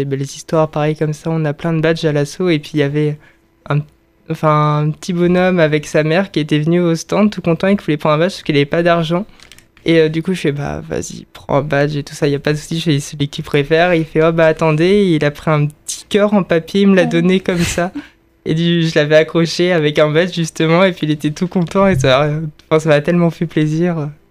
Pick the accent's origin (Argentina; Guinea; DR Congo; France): France; Chartres, Centre-Val de Loire; Nous, avec Dorian, on vient tous les deux de Chartres à la base, et même si ça reste une ville, ça fait un peu milieu rural